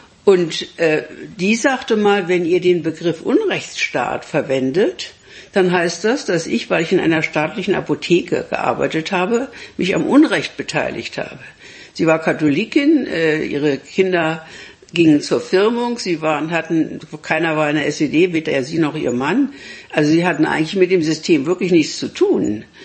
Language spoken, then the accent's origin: German; Berlin, Germany; weil ich nie deutschnational war, aber als Berlinerin sehr unter dieser Spaltung gelitten habe